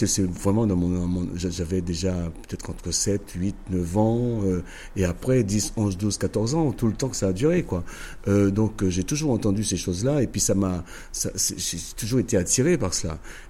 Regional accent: Sainte-Anne, France; je suis né à Sainte-Anne, oui. Je suis Sainte-Annais, donc par conséquent.

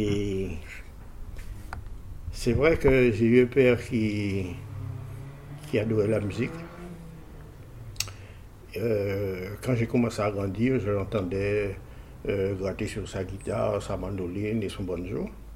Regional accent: Port-Louis, Guadeloupe; born there; je suis né à Port-Louis, plus exactement à la section Souffleur, et je suis né en 1935.

